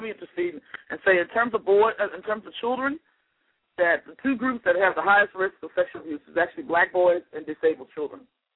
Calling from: Austin, Texas, United States

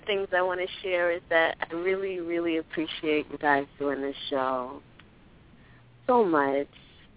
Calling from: Boston, Massachusetts, United States; Greetings. … from Boston.

